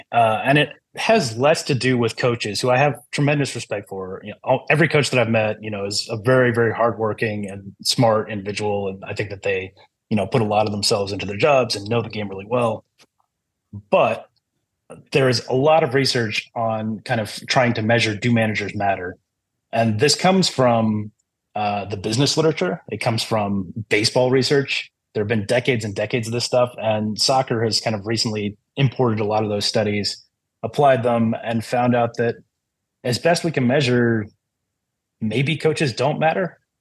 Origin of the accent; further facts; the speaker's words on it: United States; they're very nice about me being American